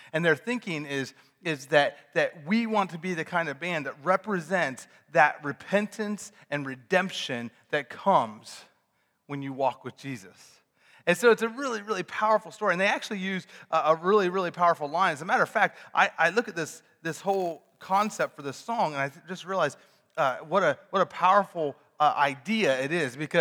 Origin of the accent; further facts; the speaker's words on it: Ohio, United States; I'm from Ohio. We don't talk about Michigan there.